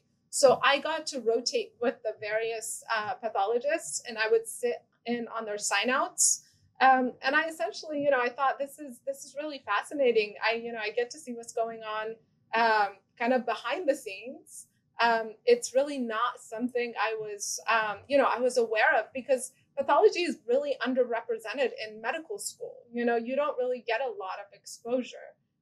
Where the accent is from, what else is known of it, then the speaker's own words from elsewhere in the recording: Iran; English is a second language; moved away as an adult; now in United States; You know, I'm originally from Iran, so I grew up in Iran and I went to medical school in Iran, and then I came to the U.S. spent a year in a research lab in Eugene Butcher's laboratory.